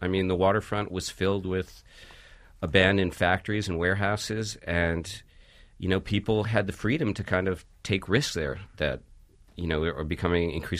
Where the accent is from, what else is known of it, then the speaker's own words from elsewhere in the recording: Providence, Rhode Island, United States; Providence, Rhode Island.